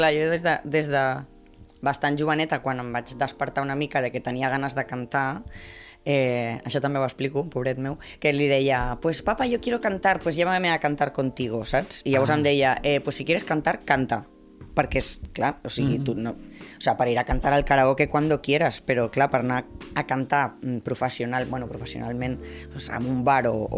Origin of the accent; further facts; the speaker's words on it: Torredembarra, Catalonia, Spain; jo soc de Torredembarra, de tota la vida, i clar, Torredembarra, un poble molt petit